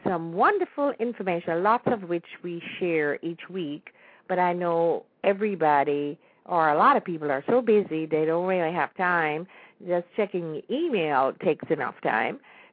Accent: Jamaica; now in United States; I was privileged to be born and raised in Jamaica. Although I've lived the majority of my life in the United States, where I broadcast from

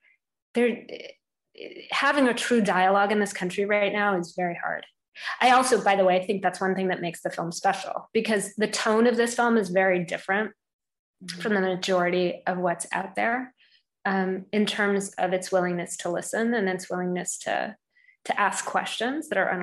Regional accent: England, United Kingdom; I'm white, the fact that I'm a woman, the fact that I'm a Northerner

